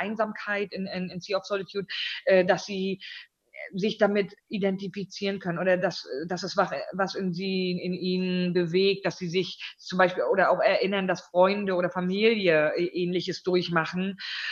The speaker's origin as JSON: {"language": "German", "region": "Northern Germany", "country": "Germany", "tie": "born or raised there", "lives_now": "Berlin, Germany", "said": "Ich weiß nicht, ob man das hört aus meinem Dialekt oder irgendwie, aber ich komme von der Küste. Ne? Das heißt, meine Familie sind Fischerleute, mein Großvater, mein Vater. Und ich bin quasi am Wasser groß geworden"}